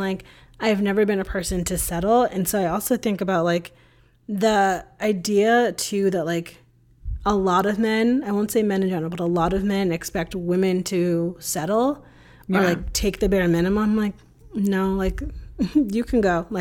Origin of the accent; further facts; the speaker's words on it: Connecticut, United States; now in Austin, United States; I grew up in Connecticut, one of the most liberal states in the country.